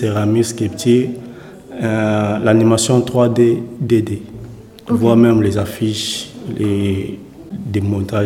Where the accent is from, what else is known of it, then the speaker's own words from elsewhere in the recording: DR Congo; born there; Je suis Congolais. Je suis né à République démocratique du Congo.